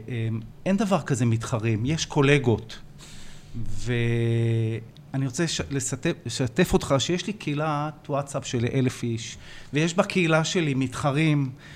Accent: Ramat HaSharon, Tel Aviv District, Israel; אני בן 56, אני מרמת השרון, יש לי 3 ילדים

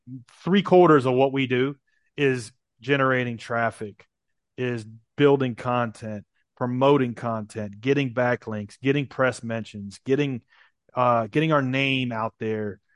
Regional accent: Nashville, Tennessee, United States; And I'm from Nashville, Tennessee.

